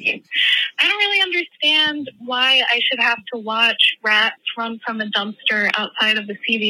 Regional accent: Philadelphia, Pennsylvania, United States; I'm actually from Philly.

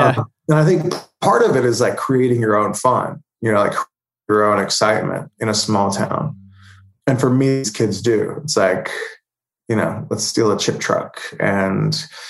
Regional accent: Holdenville, Oklahoma, United States; we walked all over my hometown of Holdenville.

